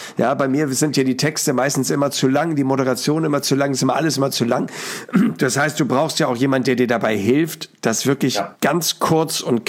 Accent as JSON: {"language": "German", "region": "Hamburg", "country": "Germany", "said": "ich als Hamburger"}